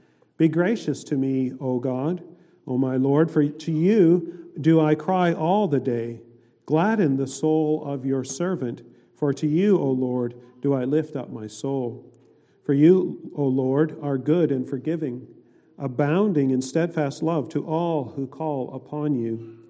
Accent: Canada; now in United States; maybe this may come as a surprise to some of you, but I'm from Canada.

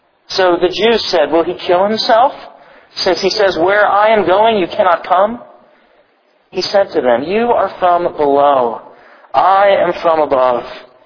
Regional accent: Columbus, Ohio, United States; also born or lived in Dayton, United States; born in Dayton, Ohio. I grew up in Columbus, Ohio.

